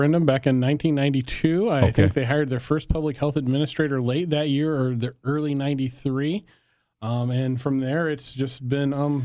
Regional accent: Cuba, Illinois, United States; Yeah, I grew up in Cuba, Illinois. An hour away.

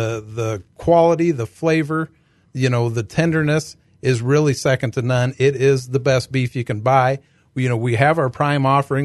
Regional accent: Washington, Iowa, United States; I grew up in Washington, Iowa.

